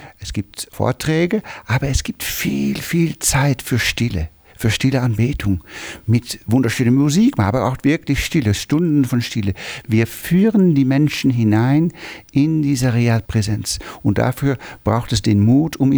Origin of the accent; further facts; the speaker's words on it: Netherlands; German is a second language; ich bin Holländer